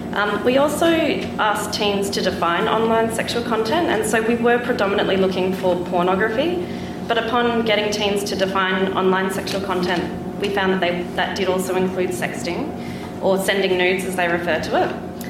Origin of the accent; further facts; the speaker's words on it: Australia; I'm from Australia. I'm a little bit jet-lagged and I apologise, as it's 3 a.m. in Australia for me right now.